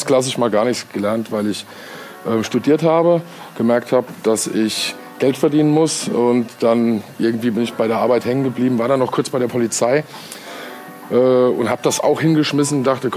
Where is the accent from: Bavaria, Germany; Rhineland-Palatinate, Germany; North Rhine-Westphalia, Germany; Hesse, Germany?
Hesse, Germany; Limburg; Limburg, meine Heimat, dort bin ich geboren und dort will ich auch bleiben.